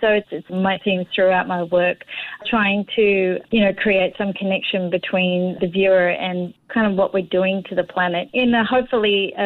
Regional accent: Australia; And a rabbit relates to my home country in that it was introduced with white settlers over 200 years ago, and it's gone feral across Australia.

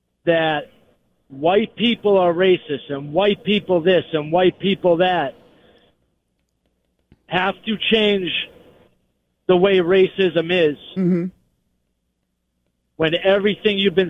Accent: Boston, Massachusetts, United States; I'm from the Bromley Heath Projects in Boston. So, I'm African-American

